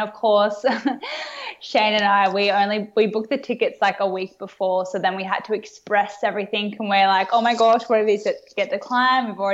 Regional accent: Australia; as you said, being Australian, we're pretty lucky.

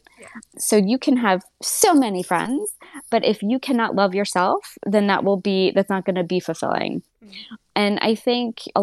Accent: United States; and obviously I'm from America, so I'm just going to speak for American culture

